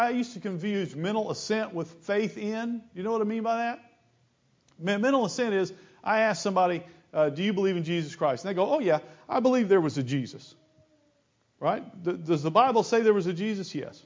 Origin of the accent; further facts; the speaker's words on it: Blytheville, Arkansas, United States; when I grew up in Blytheville, Arkansas, every kid I know believed in God